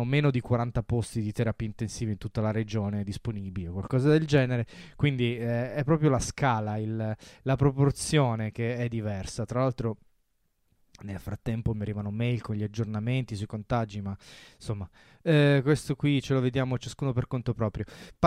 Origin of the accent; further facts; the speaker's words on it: Molise, Italy; now in Turin, Italy; io vivo a Torino, ma sono cresciuto in Molise